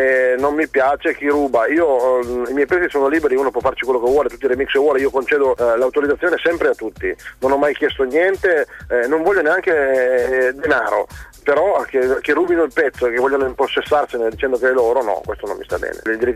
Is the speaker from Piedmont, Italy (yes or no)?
yes; Crescentino, Piedmont, Italy; Io sono d'origine veneta, però sono nato e cresciuto in Piemonte.